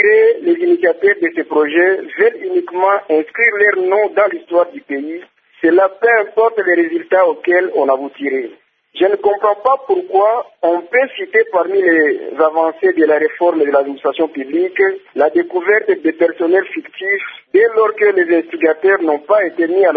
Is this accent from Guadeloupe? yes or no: no; DR Congo; chez nous en RDC